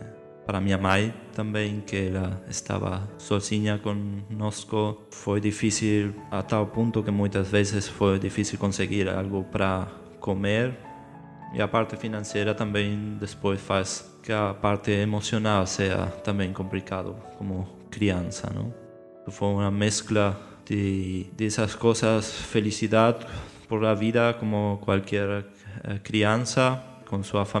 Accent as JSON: {"language": "Portuguese", "town": "2 de Mayo", "region": "Misiones", "country": "Argentina", "tie": "born or raised there", "also_born_or_lived": "San Vicente / Posadas / Buenos Aires", "second_language": "Portuguese", "moved": "as an adult", "lives_now": "Germany", "said": "em minha primeira cidade, onde eu tive minha infância, em San Vicente. Depois, minha adolescência, cresci em 2 de Mayo, é outro pueblo cerca também de San Vicente, todo em Misiones. Depois, já mais de jovem, estive em Posadas, depois em Buenos Aires"}